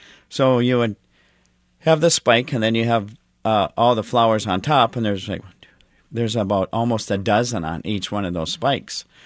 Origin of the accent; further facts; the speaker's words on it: North Dakota, United States; I'm from North Dakota.